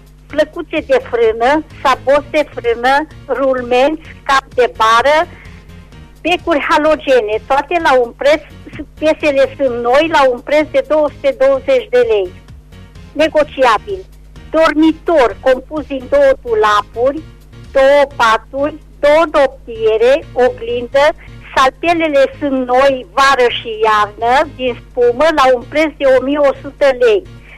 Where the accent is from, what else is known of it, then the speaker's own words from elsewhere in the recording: Reșița, Caraș-Severin, Romania; din Reșița